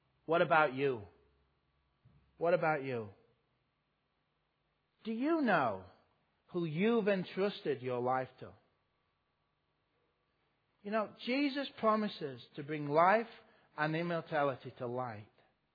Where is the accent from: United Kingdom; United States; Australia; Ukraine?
United Kingdom; Yorkshire and the Humber; I'm from Yorkshire.